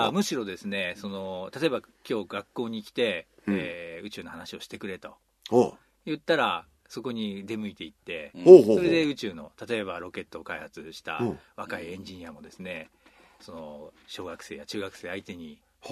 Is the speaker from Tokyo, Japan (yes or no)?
no; Niigata, Japan; あ、私新潟です。